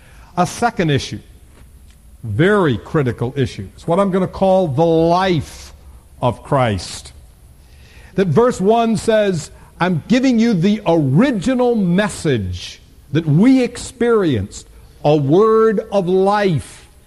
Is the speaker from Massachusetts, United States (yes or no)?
no; Florida, United States; moved away as an adult; also born or lived in Tennessee / Texas; Now, you understand, I grew up in Florida, and it didn't snow at all, and I went to college in Tennessee and in Texas, and when it snowed, it had the courtesy to leave.